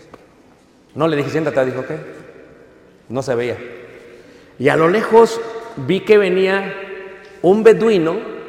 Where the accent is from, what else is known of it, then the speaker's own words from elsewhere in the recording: Mexico; now in United States; Digo, soy mexicano.